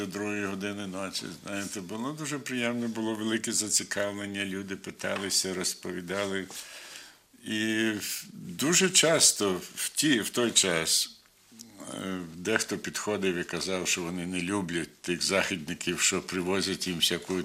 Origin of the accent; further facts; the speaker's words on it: Kyiv, Ukraine; born there; я народився в Києві, якраз дуже недалеко від теперішнього цирку. Колись то називалася вулиця Дмитрівська, номер 13. Ага. Того будинку, де я народився, вже немає, там будується тепер якийсь великий житловий будинок.